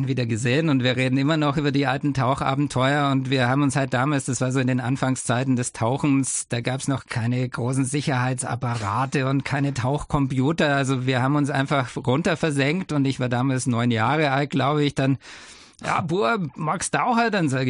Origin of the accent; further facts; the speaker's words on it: Germany; accent: German; Eine Weile hat schon gedauert, aber ich habe damals einen sehr deutschen Akzent auch gehabt.